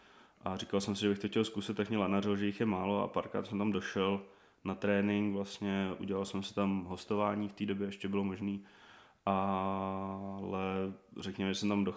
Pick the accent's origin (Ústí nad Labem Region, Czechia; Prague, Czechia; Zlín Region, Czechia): Prague, Czechia; tak jsem rodilý Pražák z Prahy 6, celý život trávím v Dejvicích a okolí